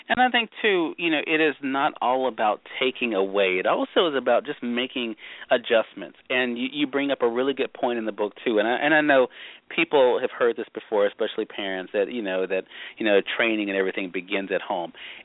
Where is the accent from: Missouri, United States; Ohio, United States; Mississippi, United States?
Mississippi, United States; For my listeners in Mississippi, my home state, and Dr. Dunkley, I think they'll appreciate this.